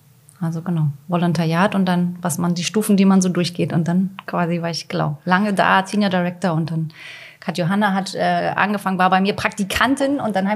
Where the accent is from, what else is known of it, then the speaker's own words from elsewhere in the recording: Stralsund, Mecklenburg-Vorpommern, Germany; Wir kommen beide von der Ostsee quasi. Ja. Ich aus dem Osten, ich komme aus Stralsund und Johanna aus Plön.